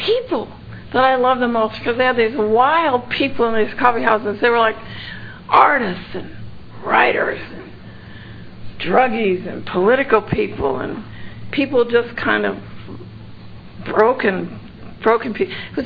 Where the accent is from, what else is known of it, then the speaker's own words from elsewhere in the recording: California, United States; Well, I'm from California, so I think about this stuff a lot.